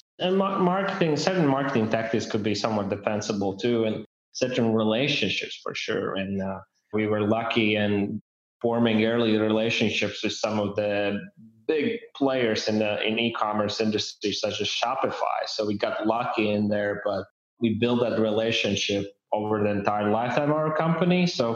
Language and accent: English; Riga, Latvia; we all are Latvian, we are from Riga, Latvia, and we come from Draugiem Group. And that's a Latvian name